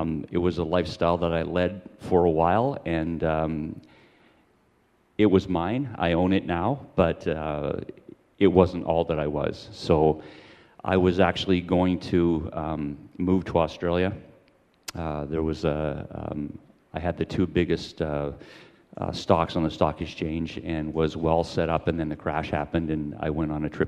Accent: North Vancouver, British Columbia, Canada; Born and raised in Vancouver, North Vancouver specifically.

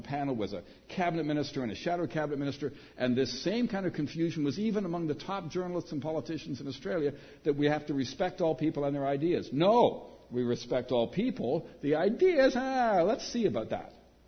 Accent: Canada; I'm obliged as a Canadian to respect my neighbor at least.

